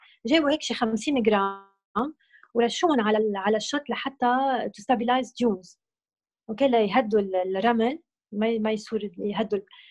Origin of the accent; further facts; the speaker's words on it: Lebanon; نحن مثلا كلبنانية we are native عشنا هون خلقانين هون وربيانين هون